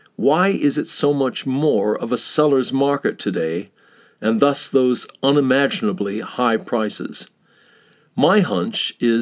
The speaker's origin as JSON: {"language": "English", "country": "United States", "said": "That stuff doesn't work with me, Russell. I'm an American. Take it somewhere else."}